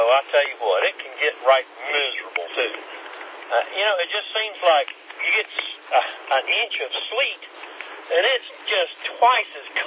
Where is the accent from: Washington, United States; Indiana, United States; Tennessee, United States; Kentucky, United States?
Kentucky, United States; also born or lived in West Virginia; I'm originally from Kentucky. I learned to drive in the mountains of Kentucky in the snow and lived in West Virginia for a while